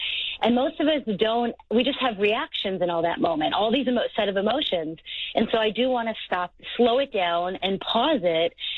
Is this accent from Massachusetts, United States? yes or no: no; Chicago, Illinois, United States; now in Boulder, United States; I hike every day in Boulder, Colorado, on my mountain, and I grew up in Chicago, so I didn't have mountains, but now I do.